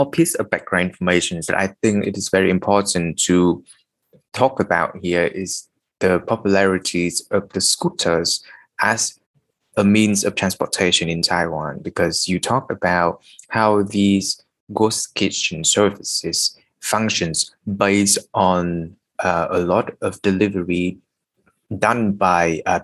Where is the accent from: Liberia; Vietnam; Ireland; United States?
Vietnam; So growing up in Vietnam